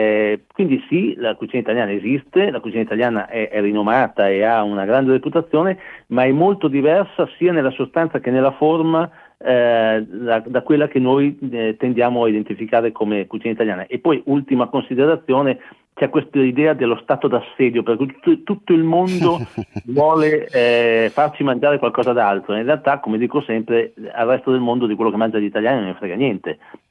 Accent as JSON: {"language": "Italian", "town": "Mantua", "region": "Lombardy", "country": "Italy", "said": "io sono di Mantova, quindi da me mi vanto di essere l'unica provincia che fa sia il parmigiano che il grana padano."}